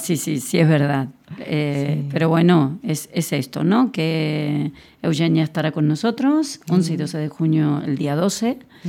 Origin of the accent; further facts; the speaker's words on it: Argentina; Y yo, que soy argentina.